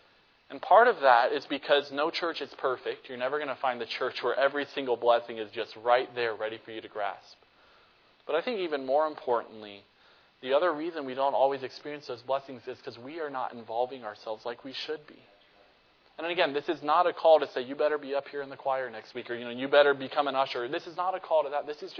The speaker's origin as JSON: {"language": "English", "region": "North Carolina", "country": "United States", "tie": "born or raised there", "said": "You know, growing up in North Carolina, dew was a pain sometimes because it was always moist in North Carolina."}